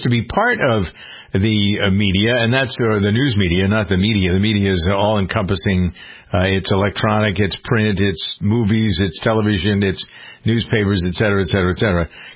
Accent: Framingham, Massachusetts, United States; Yesterday, I spent 4 hours on the phone with several officials from my hometown of Framingham, Massachusetts

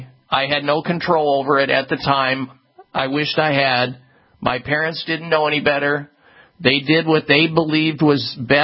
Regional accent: Midwest, United States; And somewhere along the line, as I was growing up in the Midwest and complaining about all this

